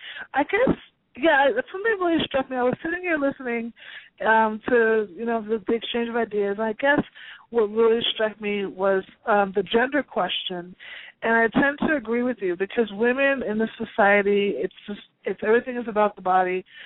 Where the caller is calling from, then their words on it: Washington, District of Columbia, United States; from D.C.